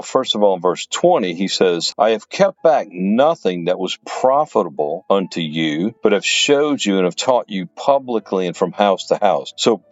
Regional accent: New Orleans, Louisiana, United States; Most of you know I'm from New Orleans.

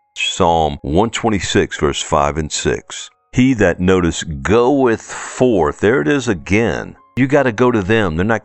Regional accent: New Orleans, Louisiana, United States; accent: New Orleans; I grew up in New Orleans.

